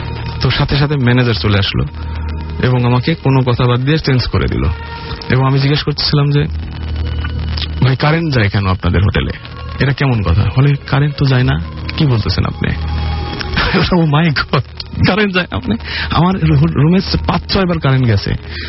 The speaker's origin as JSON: {"language": "Bangla", "town": "Pabna", "region": "Rajshahi Division", "country": "Bangladesh", "tie": "born or raised there", "said": "আমার দেশের বাড়ি হচ্ছে পাবনা, তো আমাদের একটা আম গাছ ছিল বড় বাড়ির সামনে।"}